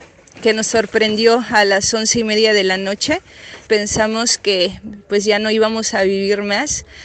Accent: Ixtaltepec, Oaxaca, Mexico; pues nunca en Ixtaltepec, en que es mi pueblo, pues había vivido una experiencia de este tipo.

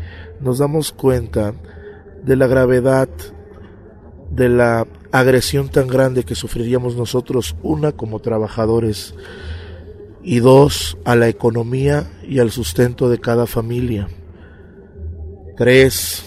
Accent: Cuichapa, Veracruz, Mexico; Veracruzano. … Vengo desde la ciudad de Cuichapa y Las Chuapas. Son los dos municipios que están hasta abajo, cerca del estado de Tabasco, del estado de Veracruz.

